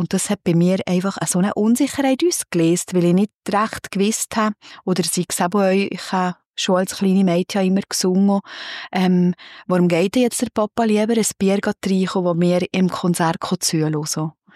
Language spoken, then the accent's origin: German; Valais, Switzerland; now in Thun, Switzerland; Ich komme aus dem Wallis und bin seit 7 Jahren aber hier zu Thun daheim.